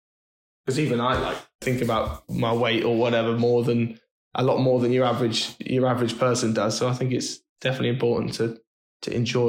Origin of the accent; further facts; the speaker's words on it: United Kingdom; think there's that kind of focus and maturity that you sort of have to develop from a young age as a British rider.